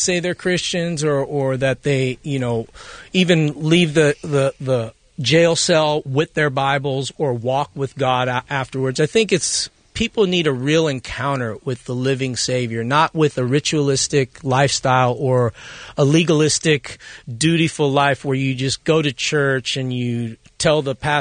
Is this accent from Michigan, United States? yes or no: no; Hollywood, California, United States; I mean, I grew up in Hollywood